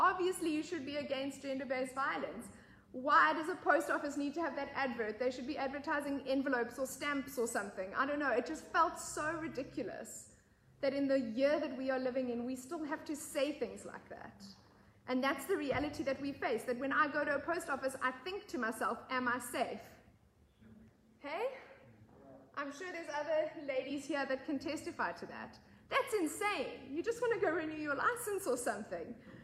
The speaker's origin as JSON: {"language": "English", "country": "South Africa", "said": "It's my prayer as a Christian, as a South African, as a woman."}